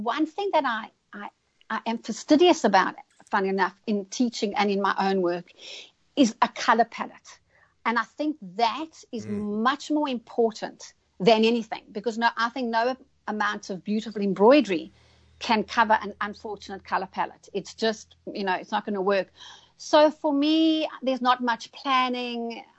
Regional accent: South Africa; that was very influenced by my childhood in growing up in South Africa

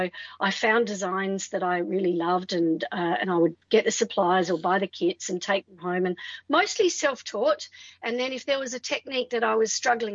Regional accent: Adelaide, South Australia, Australia; I'm so lucky that I grew up in Adelaide

